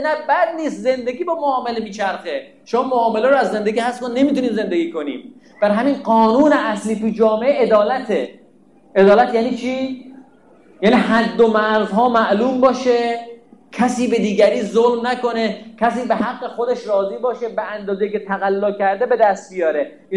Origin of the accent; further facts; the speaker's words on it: Hamadan, Iran; من این دفعه رفته بودم همین همدان، ما همدانی هستیم، همدان رفته بودم